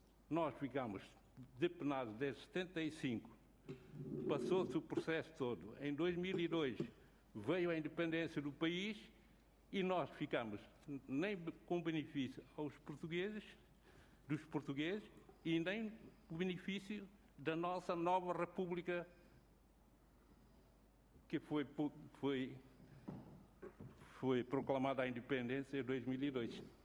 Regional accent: Timor-Leste; born there; sou timorense, nascido em Timor, mas o meu coração é português.

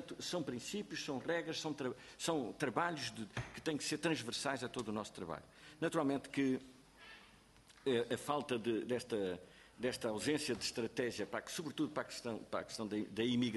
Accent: Portugal; Não, eu sou português

